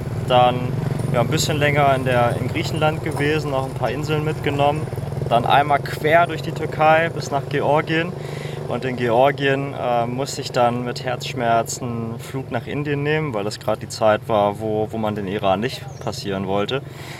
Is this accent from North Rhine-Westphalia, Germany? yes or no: yes; Aachen, North Rhine-Westphalia, Germany; Ich komme aus Aachen.